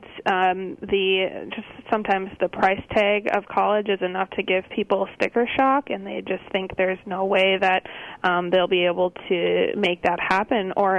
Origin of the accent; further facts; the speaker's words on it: Shorewood, Wisconsin, United States; So I grew up in Shorewood, which is a wealthier suburb northeast of the city.